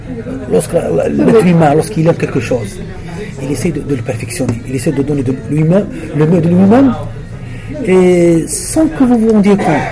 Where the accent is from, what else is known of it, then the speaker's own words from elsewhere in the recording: Algeria; Quand on est algérien.